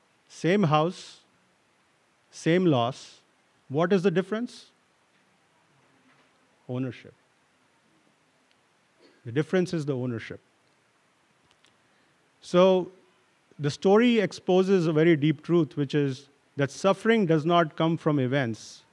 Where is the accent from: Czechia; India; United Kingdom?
India; now in United States; When I was young in India, growing up in India, I used to go to Hindu temples a lot. Even while after coming to America, I used to go to Hindu temples.